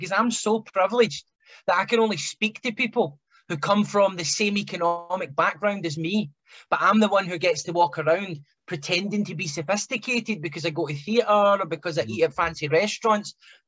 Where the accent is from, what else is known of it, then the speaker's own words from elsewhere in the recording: United Kingdom; even though, you know, I come from Britain